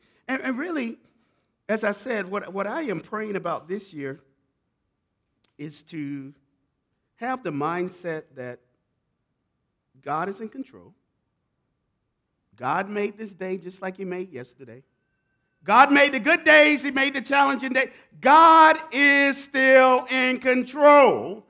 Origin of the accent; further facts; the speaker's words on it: Tallahassee, Florida, United States; also born or lived in New York City; I had the wonderful privilege of living in New York City for 16 years. 16 winters. I grew up in Florida. What is winter like in Tallahassee, Florida?